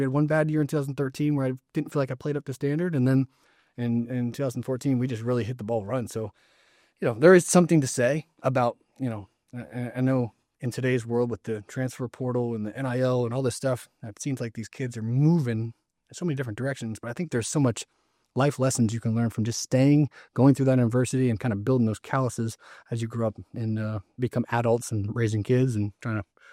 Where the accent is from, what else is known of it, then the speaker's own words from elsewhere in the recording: Florida, United States; I had 2 scholarship offers, FAU, because I'm from South Florida, and Western Kentucky